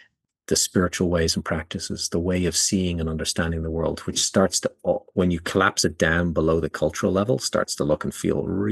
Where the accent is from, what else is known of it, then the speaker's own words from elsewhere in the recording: Ireland; now in United States; growing up in Ireland